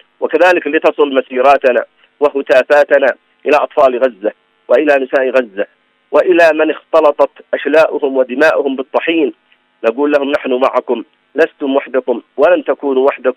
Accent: Yemen; فنحن كشعب يمني نحمد الله

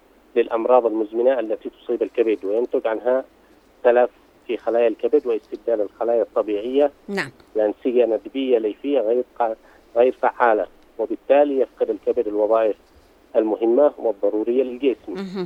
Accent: Yemen; وهو منتشر عندنا في اليمن

